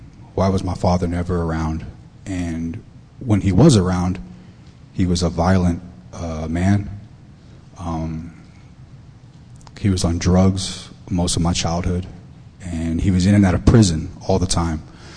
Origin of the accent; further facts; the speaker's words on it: Fort Worth, Texas, United States; I was born and raised in South Fort Worth